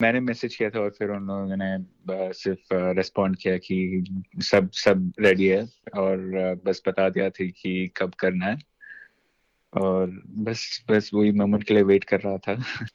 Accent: Bengaluru, Karnataka, India; now in Melbourne, Australia; मैं बेंगलुरु से हूँ और यहाँ पे मैं ऑस्ट्रेलिया में 4 साल से हूँ। और सिडनी में 200 एक्चुअली मेलबर्न में रहता हूँ मैं।

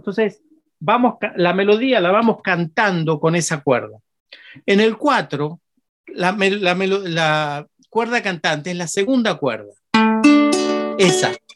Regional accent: Sydney, New South Wales, Australia; él es de Brisbane, yo soy de Sydney.

